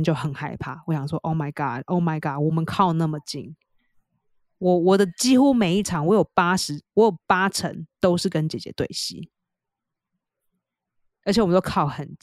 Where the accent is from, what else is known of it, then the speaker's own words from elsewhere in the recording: Nantou, Taiwan; 我们家是南投来的。